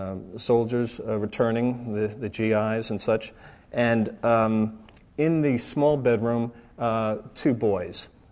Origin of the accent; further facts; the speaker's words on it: Deer Park, New York, United States; And so I grew up in Long Island on the South Shore in Deer Park